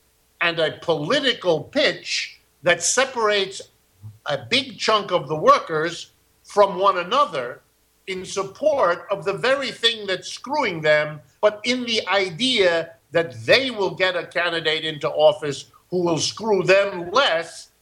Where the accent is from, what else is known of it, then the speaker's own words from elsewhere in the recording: United States; born there; first language German; English is a second language; My mother was born in Berlin, Germany. My first language is German. That's what I grew up speaking. I was born in the United States, but, you know, if you live in a home where your mother is German, you speak German.